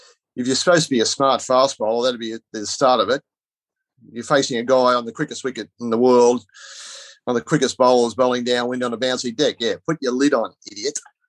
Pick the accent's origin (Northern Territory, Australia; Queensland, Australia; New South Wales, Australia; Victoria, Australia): New South Wales, Australia; Wagga Wagga; So I was nearly always a broad-brim hat guy, and that was growing up in Wagga.